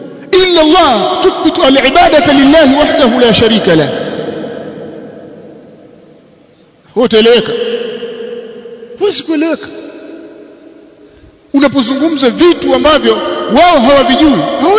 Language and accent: Swahili; Tanzania; kwa sababu mweusi, sijatoka Saudia, nimetoka Tanzania.